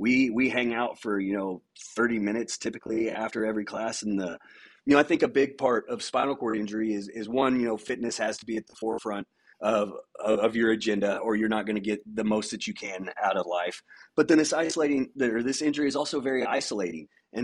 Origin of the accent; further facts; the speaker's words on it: Lawrence, Kansas, United States; I'm from Lawrence, Kansas. I just turned 42 years old the other day.